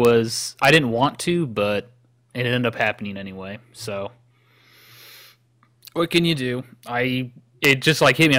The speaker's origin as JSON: {"language": "English", "region": "North Carolina", "country": "United States", "said": "So fatty things, you know, we're both from North Carolina."}